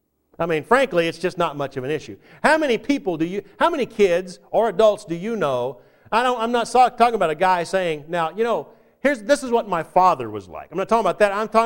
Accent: the South, United States; Now, I grew up in the South where dad was always daddy. I know that's not the case up here

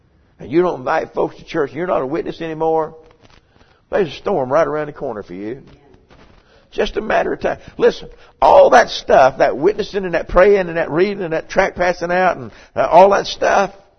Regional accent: United States; I was born and raised over here on the Catawba River. We had a couple of houseboats growing up

